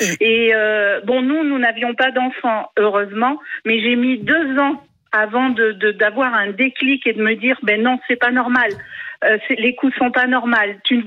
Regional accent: Auvergne-Rhône-Alpes, France; Vous savez, je suis en Auvergne, je suis du Cantal.

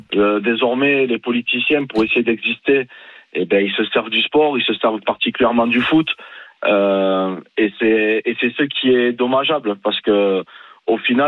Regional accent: Saint-Estève, Occitanie, France; vu que je suis de Saint-Estève

